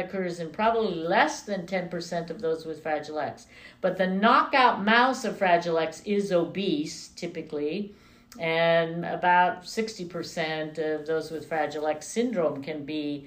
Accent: Berkeley, California, United States; also born or lived in Colorado, United States; now in Sacramento, United States; But I was in Colorado for 20 years until 2000, and then I came to California. But I was born and raised in Berkeley, so...

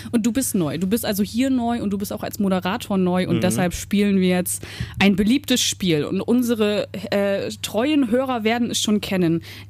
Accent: Northern Germany coast, Germany; Ich bin ja ein Kind der Küste und des Nordens.

